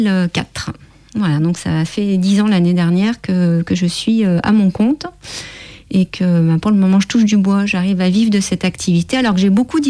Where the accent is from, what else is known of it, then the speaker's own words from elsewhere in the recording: Lyon, Auvergne-Rhône-Alpes, France; born there; moi je suis née à Lyon, que je connaissais globalement l'histoire de ma ville